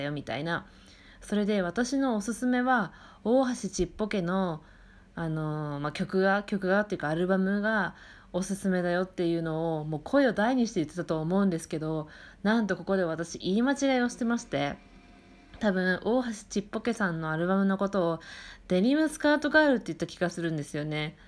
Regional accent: Tohoku, Japan; そもそも私のイントネーションがおかしいんですよ私の地元っていうのがイントネーションがこうずっと平坦な場所の人なんですよね、私って。

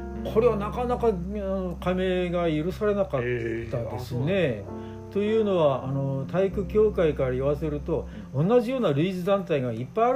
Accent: Akita, Japan; born there; 東北ですからね、私も秋田生まれですから

